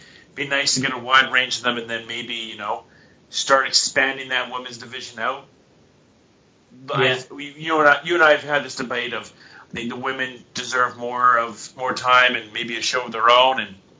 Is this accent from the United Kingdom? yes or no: yes; England, United Kingdom; Number one, being English, it's really cool to see it get on the map.